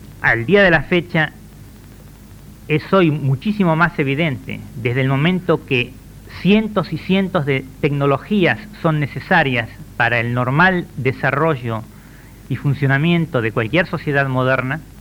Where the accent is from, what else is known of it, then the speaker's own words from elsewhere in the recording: Argentina; como científico argentino